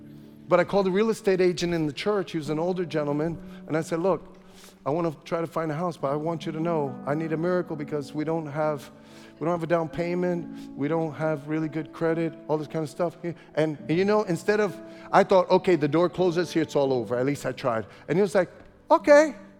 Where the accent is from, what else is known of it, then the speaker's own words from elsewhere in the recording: Brooklyn, New York, United States; I grew up in Brooklyn. I grew up in a two-bedroom apartment, five stories up. It was horrible neighborhood.